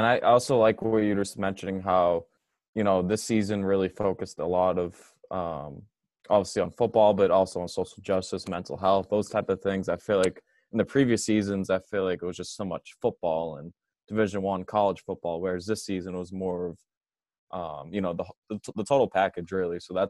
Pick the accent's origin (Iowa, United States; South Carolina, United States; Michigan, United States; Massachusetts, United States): Massachusetts, United States; Brockton; I grew up in Brockton, Mass. It's a city.